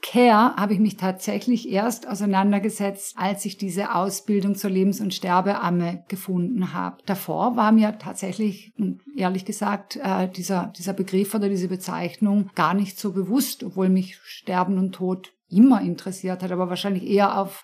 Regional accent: Germany; An der Schweizer Grenze, ja, ich bin Deutsche, aber ja, also viel Schweiz in mir und habe also immer diese zwei Seiten gelebt

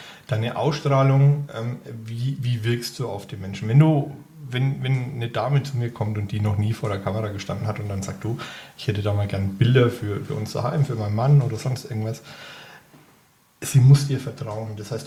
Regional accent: Bavaria, Germany; now in Upper Franconia, Germany; ich bin Unterfranke und bin jetzt hier natürlich auch in Oberfranken.

